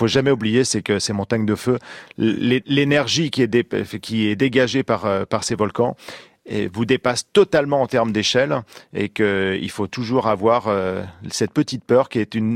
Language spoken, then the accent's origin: French; Normandy, France; comme chez moi en Normandie